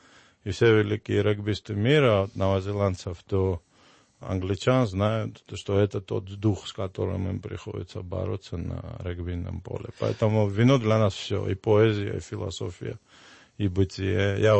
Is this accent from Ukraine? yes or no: no; Georgia; То есть мы, грузины, забрали обратно.